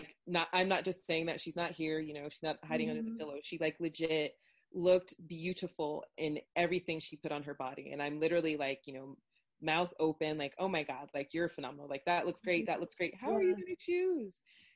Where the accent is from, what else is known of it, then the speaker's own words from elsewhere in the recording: Florida, United States; I grew up in Florida. I'm Jamaican, and I come from tropical places.